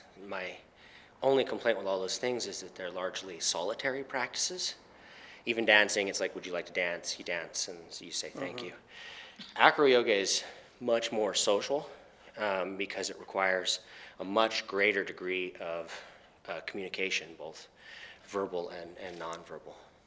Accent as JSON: {"language": "English", "region": "Idaho", "country": "United States", "tie": "born or raised there", "also_born_or_lived": "New York", "said": "So I grew up in Idaho, moved to New York, became a salsa dancer, competed and performed, moved back to Idaho and picked up country dancing."}